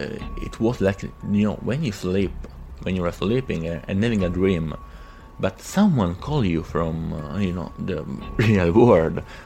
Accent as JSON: {"language": "English", "country": "Italy", "said": "from Italy."}